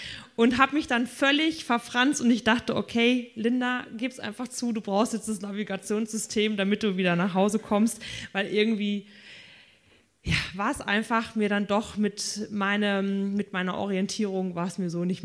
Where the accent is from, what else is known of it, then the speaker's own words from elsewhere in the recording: Hesse, Germany; born there; Ich komme ja gebürtig hier aus dem Wetteraukreis und so die Strecke Büdingen-Gießen war mir eigentlich immer bekannt